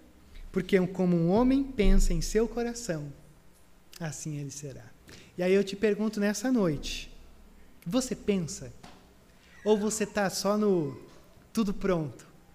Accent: Brazil; como bons brasileiros, temos um grande problema de pensar

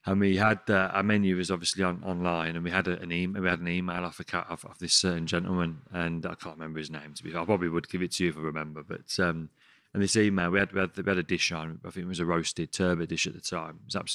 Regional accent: Sutton Coldfield, West Midlands, United Kingdom; accent: Brummie; So my accent was coming out more and more. And I said, "Yeah, yeah, yeah." So I've got some from Sutton Coldfield.

